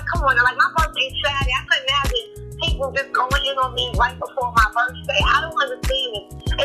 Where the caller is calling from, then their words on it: New York City, New York, United States; I'm the one. I'm calling from New York City, NYC.